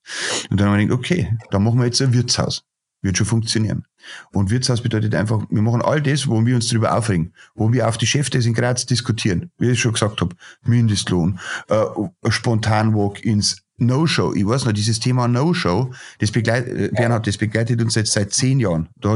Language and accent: German; Bavaria, Germany; bei uns in Bayern sagt man, ein richtig abgewichster Hund